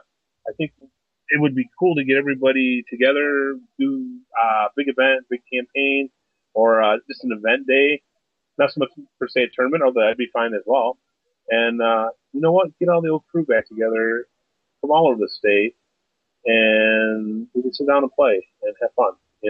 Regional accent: Saginaw, Michigan, United States; I'm from Saginaw, and I'm going back to Saginaw tomorrow.

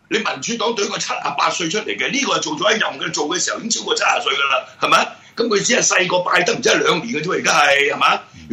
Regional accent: Guangdong, China; 我哋廣東人打麻將叫雞虎降上降

